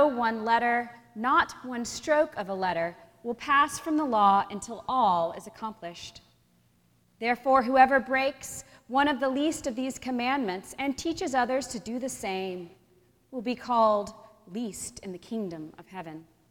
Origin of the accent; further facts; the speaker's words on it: United States; in a country where I have dual citizenship as an American and as a Christian.